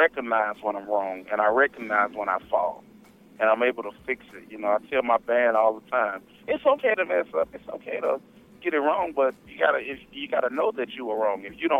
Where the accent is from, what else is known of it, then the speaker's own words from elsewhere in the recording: Canton, Mississippi, United States; I'm originally from Canton, Mississippi, hometown